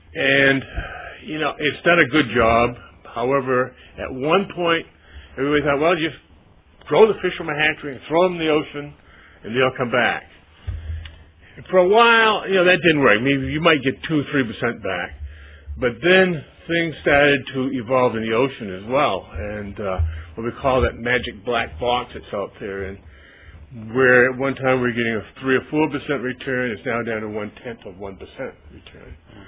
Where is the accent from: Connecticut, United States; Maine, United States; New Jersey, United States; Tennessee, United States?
Maine, United States; Brewer; And it happened to come out that I was from Brewer. And this person looked at me and said, how many lobsters do you have in Brewer?